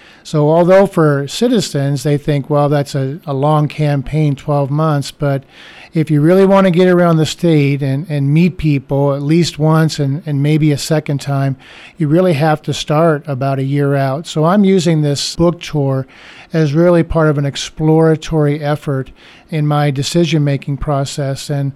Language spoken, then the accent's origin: English; Newton, Iowa, United States; now in Cedar Rapids, United States; when I grew up in Newton and went to school at Morningside College, eventually Cornell College, and graduated from Cornell College in Mount Vernon and eventually moved to Cedar Rapids full time.